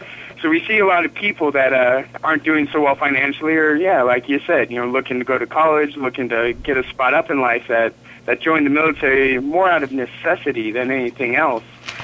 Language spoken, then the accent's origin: English; Minnesota, United States; also born or lived in Lubbock, Texas / Dallas, Texas / Southern California; now in Oregon, United States; But I was born on an Air Force base in Lubbock, Texas, and I lived there briefly and grew up in Minnesota and in Dallas, Texas.